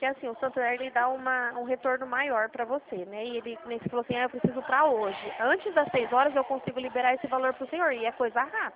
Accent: Dracena, São Paulo, Brazil; eu sou aqui de Dracena.

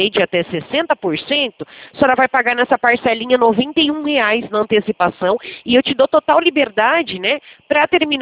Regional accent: Americana, São Paulo, Brazil; Eu sou do interior de São Paulo, da cidade americana

